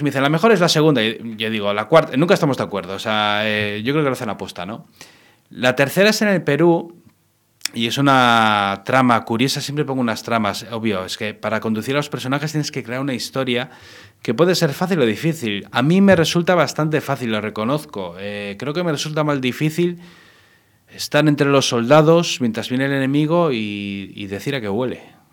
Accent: Basque Country, Spain; porque yo soy de Vizcaya

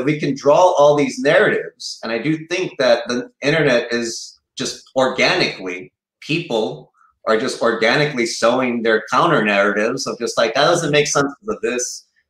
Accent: Chicago, Illinois, United States; I grew up in Chicago, in Little Village in the 90s. There's a lot of weird stuff, a lot of violence going on.

